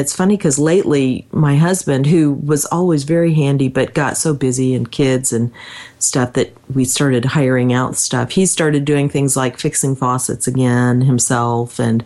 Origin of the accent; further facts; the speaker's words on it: Kansas, United States; I grew up in Kansas.